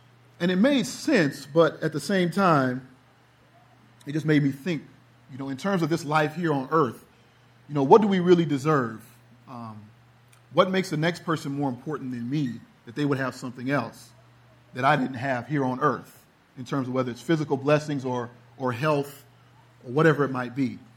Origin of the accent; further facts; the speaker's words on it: California, United States; also born or lived in Florida; I grew up in California in the Bay Area, moved to Florida, was going to school there and was working